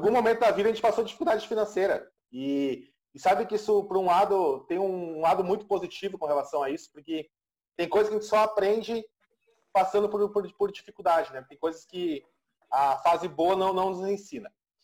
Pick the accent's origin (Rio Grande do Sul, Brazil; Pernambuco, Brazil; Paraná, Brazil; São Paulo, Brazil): Rio Grande do Sul, Brazil; tenho 33 anos, sou gaúcho.